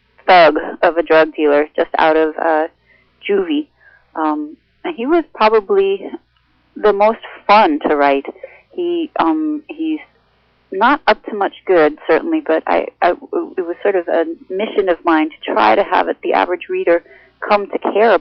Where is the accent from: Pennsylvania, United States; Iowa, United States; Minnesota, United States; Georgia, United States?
Minnesota, United States; born there; also born or lived in New Orleans, United States; I was born in Minnesota, but I didn't live there, I think, much past my third month of life.